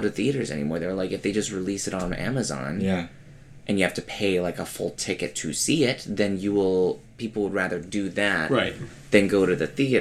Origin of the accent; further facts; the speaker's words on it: China; because I couldn't find it because I grew up in China.